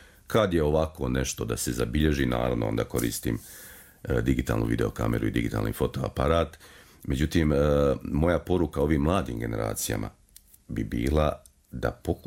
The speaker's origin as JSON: {"language": "Serbian", "town": "Kraljevo", "region": "Šumadija and Western Serbia", "country": "Serbia", "tie": "born or raised there", "also_born_or_lived": "Subotica", "lives_now": "Banja Luka, Bosnia and Herzegovina", "said": "rođen sam u Subotici, otac mi je bio vojno lice, odrastao sam u Kraljevu, u jednom finom, pitomom, šumadijskom gradu. Tu sam završio osnovnu i srednju školu, pošto mi je majka iz jednog sela ovdje u okolini Banja Luke."}